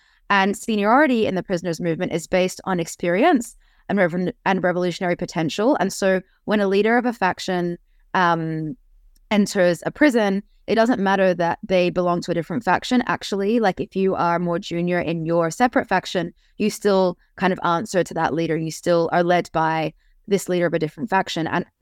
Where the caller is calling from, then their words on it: United Kingdom; You know, I'm talking here from Britain, and, you know, in the Irish liberation struggle